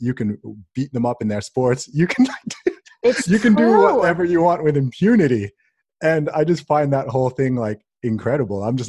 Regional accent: Saudi Arabia; also born or lived in England; I was born in England, grew up in Saudi Arabia. My family's from Nigeria.

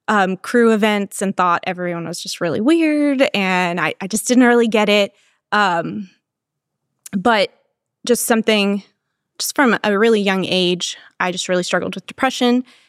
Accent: Texas, United States; also born or lived in Louisville, Kentucky / Virginia; So I grew up here in Texas. I was born in Louisville. And then we moved to Virginia, sixth grade.

